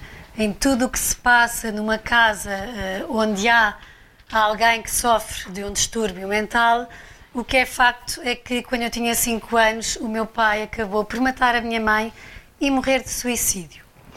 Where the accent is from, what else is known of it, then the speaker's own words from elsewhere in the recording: Idanha-a-Nova, Castelo Branco, Portugal; Eu cresci numa quinta em Danhá Nova, com 500 hectares, onde podia correr descalça, sem fim. Vivia com os meus pais